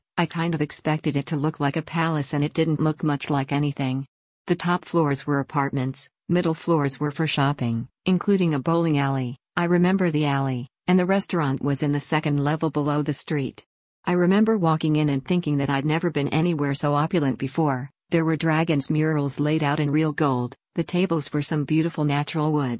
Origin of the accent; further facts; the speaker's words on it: United States; now in Hong Kong; explains I'm from the States here to work